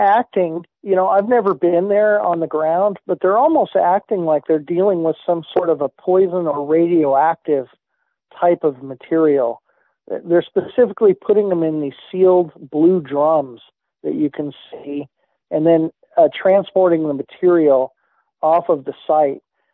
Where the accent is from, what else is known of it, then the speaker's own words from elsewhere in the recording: United States; You know, sir, that's, as an American, sir, born and raised, that's very embarrassing.